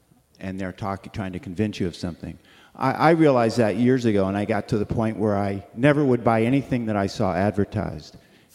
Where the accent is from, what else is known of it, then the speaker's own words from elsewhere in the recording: Portland, United States; I'm from Portland.